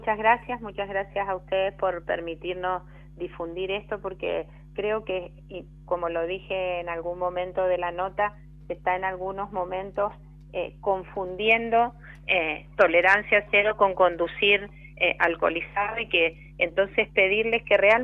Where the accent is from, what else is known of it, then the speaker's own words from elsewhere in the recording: Mendoza, Argentina; al menos dos senadores mendocinos nacionales, el senador Cornejo y la senadora Jury